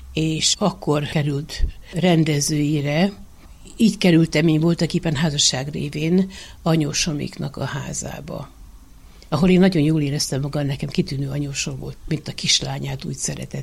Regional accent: Zsadány, Békés, Hungary; also born or lived in Gyula; Mondjuk úgy, hogy a Tiszántúlról, mert én Gyulán születtem, de akkor már a szüleim Zsadányban éltek Gyulától 40 kilométerre, de az anyajágról debreceni vagyok, apajágról pedig kursági, jássági.

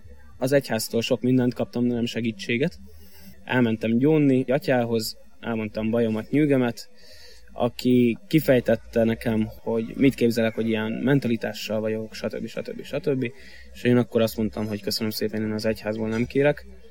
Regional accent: Soroksár, Budapest, Hungary; born there; 93-ban születtem Soroksáron. A családom alapvetően egy katolikus vallásos család, még most is.

